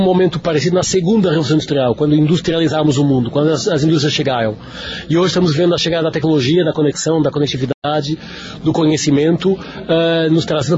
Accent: Lisbon, Portugal; moved away as an adult; now in Brazil; Eu moro no Brasil, sou português, Lisboa, moro no Brasil desde 2011. Começamos em 2009 as operações aqui, em 2011 me mudei.

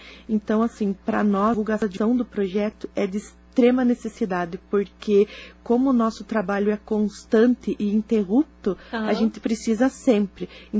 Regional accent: Planalto, Paraná, Brazil; porque a gente é daqui do interior, aqui de Planalto, Paraná.

